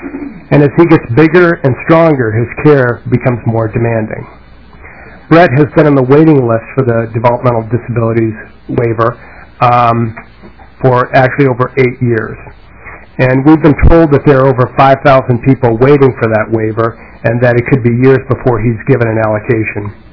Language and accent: English; Plymouth, Minnesota, United States; unlike the agenda, would indicate I'm from Plymouth, not from Minneapolis.